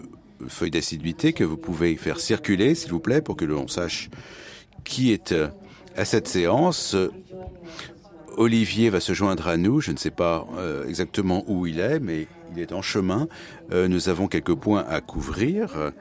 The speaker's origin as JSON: {"language": "French", "country": "France", "first_language": "French", "said": "Je suis français, c'est ma langue maternelle, mais nous parlons ici l'anglais."}